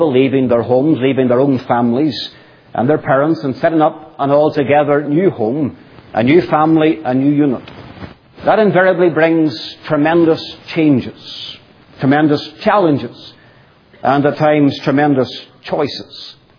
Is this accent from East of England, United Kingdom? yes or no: no; Northern Ireland, United Kingdom; I'm not from America, obviously. I'm from Northern Ireland.